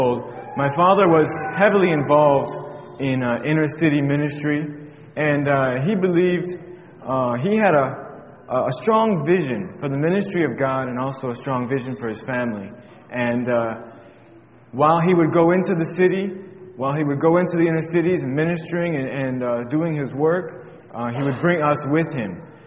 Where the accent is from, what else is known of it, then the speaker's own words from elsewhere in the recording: Connecticut, United States; I grew up in Connecticut, the state of Connecticut, on the East Coast.